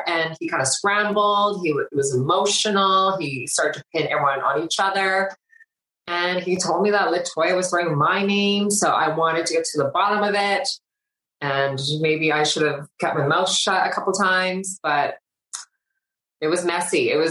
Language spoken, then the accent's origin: English; Vancouver, British Columbia, Canada; we're both from Vancouver, West Coasters, and both in the queer community.